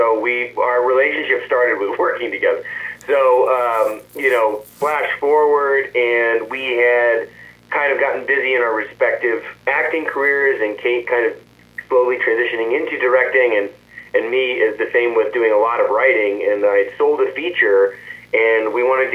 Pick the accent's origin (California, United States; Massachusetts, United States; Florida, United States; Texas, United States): California, United States; my hometown in Northern California, north of Sacramento.